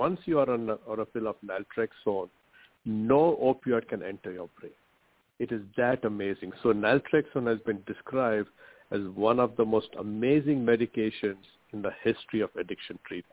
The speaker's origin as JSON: {"language": "English", "country": "India", "said": "it's like asking me to give up Indian food. I'm from India."}